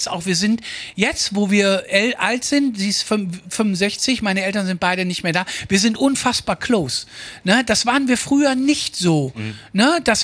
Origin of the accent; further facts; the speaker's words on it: Germany; Und bei uns in Deutschland, ich weiß nicht, ob das hier aus ist, wenn du nicht stubenrein bist, kommst du nicht im Kindergarten. So war das damals.